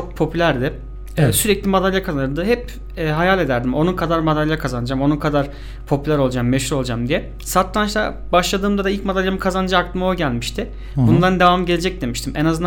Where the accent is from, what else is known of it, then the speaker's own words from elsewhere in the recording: Ankara, Turkey; born there; 1981 doğumluyum. Ankara'da doğdum.